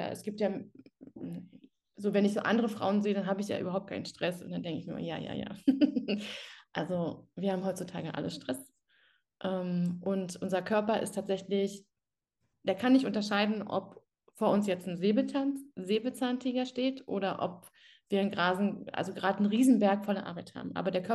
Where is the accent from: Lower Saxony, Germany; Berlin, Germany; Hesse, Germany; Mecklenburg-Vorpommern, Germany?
Berlin, Germany; ich wohne in der Großstadt, ich komme aus Berlin